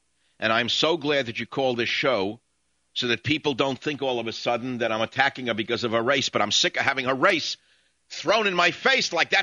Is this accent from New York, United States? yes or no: yes; New York, United States; I grew up in New York, and not everybody thinks that Sotomayor represents her people